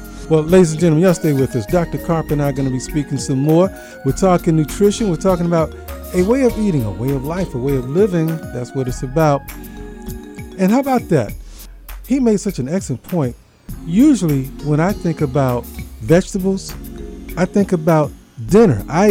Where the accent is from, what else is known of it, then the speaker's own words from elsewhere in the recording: Germany; also born or lived in Fort Dix, New Jersey, United States; Well, born in New Jersey, Fort Dix, New Jersey. Spent most of the first 9 years in Germany.